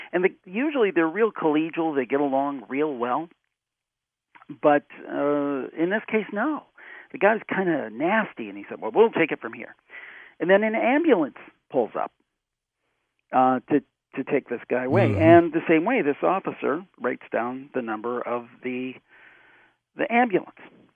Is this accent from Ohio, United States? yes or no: yes; Cleveland, Ohio, United States; That's my hometown, Cleveland.